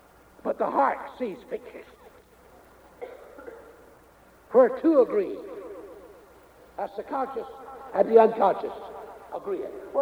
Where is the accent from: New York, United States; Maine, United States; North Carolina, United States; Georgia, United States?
North Carolina, United States; See, as I grew up in North Carolina, we didn't talk about baptism with the Holy Spirit.